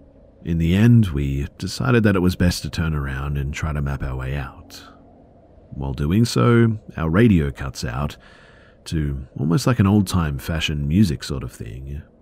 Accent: New Jersey, United States; As late teens, early 20s, growing up in South Jersey

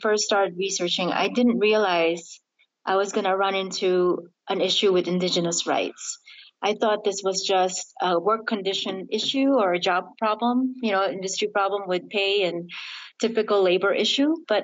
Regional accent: Philippines; it resonates with me being Filipina

